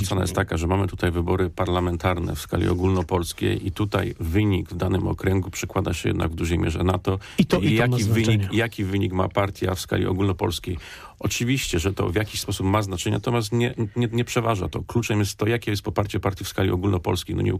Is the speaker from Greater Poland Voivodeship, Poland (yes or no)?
yes; Poznań, Greater Poland Voivodeship, Poland; Ja osobiście jestem rodowitym poznaniakiem.